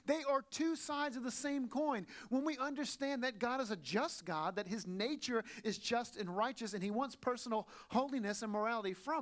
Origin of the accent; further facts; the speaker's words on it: Southern United States, United States; I grew up in the South where it was very traditional. I grew up Pentecostal, fundamentalist Pentecostal, okay?